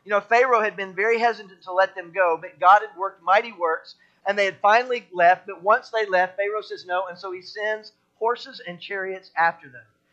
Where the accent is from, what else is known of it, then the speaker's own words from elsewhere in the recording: Houston, Texas, United States; You know, growing up in Houston, we have a lot of hurricanes.